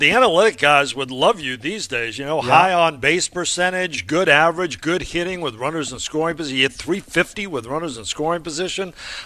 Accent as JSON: {"language": "English", "town": "Boston", "region": "Massachusetts", "country": "United States", "tie": "born or raised there", "said": "I grew up in Boston, Ronnie, so I used to watch El Tiante all the time"}